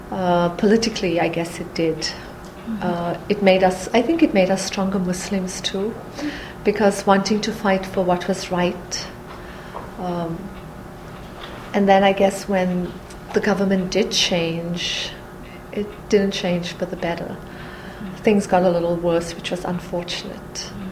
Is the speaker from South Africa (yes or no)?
yes; South Africa; moved away as an adult; now in Woodbury, United States; I was born in South Africa and moved to Minnesota 15 years ago, and I now live in Woodbury.